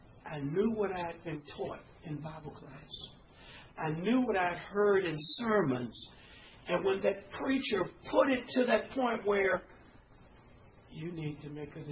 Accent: Missouri, United States; I just say to them, I'm from Missouri. You got to show me.

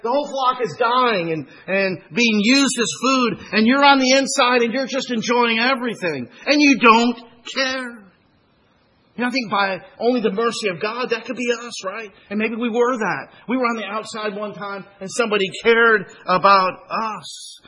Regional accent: Arkansas, United States; also born or lived in Florida; Now, I came from Arkansas, and I moved to Florida at one time.

